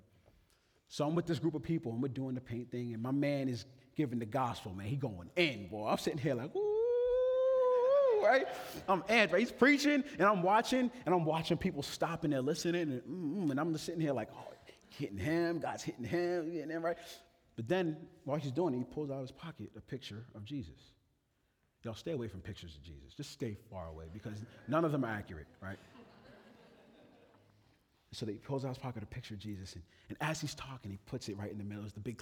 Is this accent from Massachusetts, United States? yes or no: yes; Boston, Massachusetts, United States; So I'm from Boston, right?